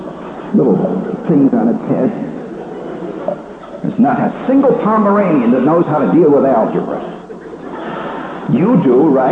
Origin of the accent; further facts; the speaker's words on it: Indiana, United States; It's not easy for me, you see, because as a kid, I came from Indiana.